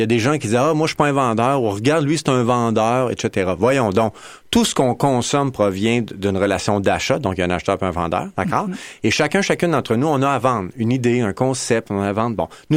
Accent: Quebec City, Quebec, Canada; Donc, je suis originaire de Québec, toujours vécu à Québec. Moi, j'ai étudié ici à l'Université Laval en relations industrielles il y a longtemps.

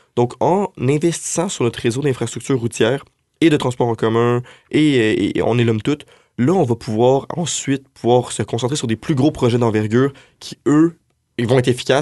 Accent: Quebec, Canada; now in Quebec City, Canada; je viens pas de Québec. Je l'ai dit tantôt, pour ceux qui ont une très bonne mémoire, qui sont avec nous depuis le début de l'épisode, je viens de la région de Montréal, de la Rive-Nord. Et quand je suis arrivé à Québec

